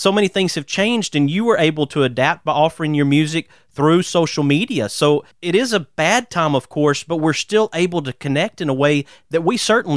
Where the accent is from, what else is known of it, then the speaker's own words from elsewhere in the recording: Birmingham, Alabama, United States; I grew up in Birmingham, so I'm very familiar with Pell City and enjoyed living in central Alabama